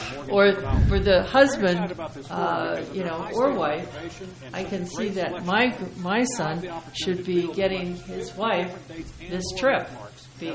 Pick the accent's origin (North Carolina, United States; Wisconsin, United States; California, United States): Wisconsin, United States; I grew up in Wisconsin, and we all fished on the river